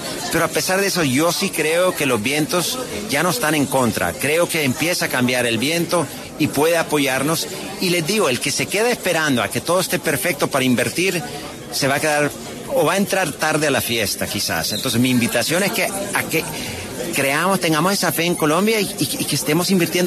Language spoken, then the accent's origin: Spanish; El Salvador; como buen guanaco significa salvadoreño